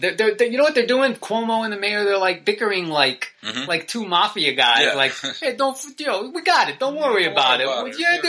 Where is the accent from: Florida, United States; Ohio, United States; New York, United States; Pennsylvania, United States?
New York, United States; New York City; Yeah, well, first of all, in New York City, I would like to just say I am a New Yorker also.